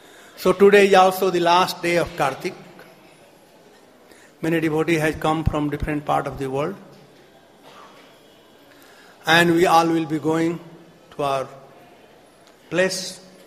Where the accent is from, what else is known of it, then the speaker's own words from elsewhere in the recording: North India, India; English is a second language; You must know I am from North India. There is always fight between North India and South India.